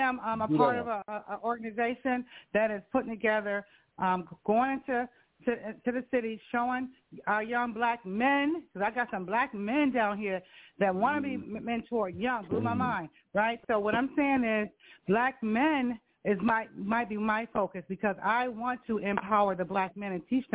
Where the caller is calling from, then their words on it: Buffalo, New York, United States; I am from Buffalo as well